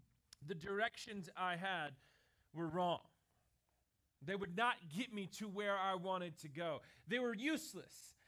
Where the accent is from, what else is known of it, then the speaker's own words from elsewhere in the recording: Lubbock, Texas, United States; I grew up in the best town ever for driving without GPS. I grew up in Lubbock, Texas.